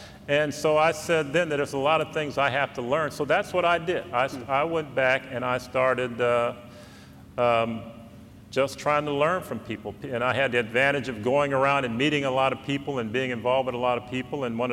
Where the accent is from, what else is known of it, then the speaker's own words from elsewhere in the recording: East Chicago, Indiana, United States; And I was fortunate that I grew up in East Chicago, Indiana, and I had two parents, and they were more concerned.